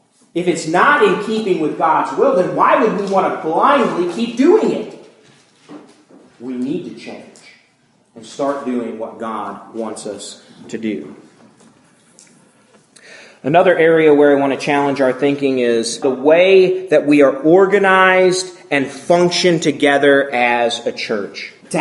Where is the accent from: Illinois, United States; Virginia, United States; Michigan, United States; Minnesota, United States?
Illinois, United States; Rockford; One of the greatest things that I remember growing up in Rockford was that the parents of my age group really did a great job of facilitating times for us young people to get together